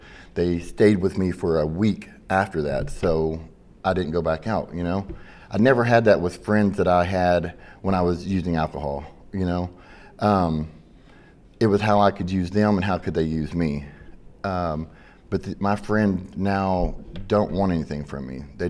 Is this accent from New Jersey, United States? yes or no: no; Panama City, Florida, United States; My family, we're from Panama City originally. My mom and dad divorced, so they moved to, my mom moved to Kentucky.